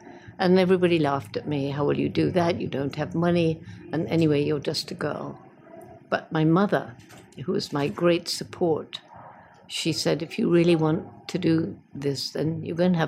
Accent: England, United Kingdom; moved away; I was just out from England, and I was a girl.

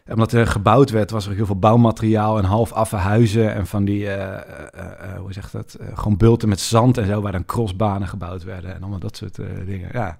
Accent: Assen, Drenthe, Netherlands; ik kwam uit Assen. Nou, ook niet echt een hele grote stad, maar dat was wel dan de grote stad.

